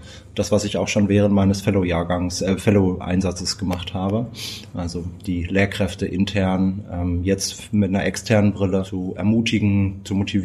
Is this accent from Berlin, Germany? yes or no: no; North Rhine-Westphalia, Germany; Ich komme aus dem Ruhrgebiet, war da auch eingesetzt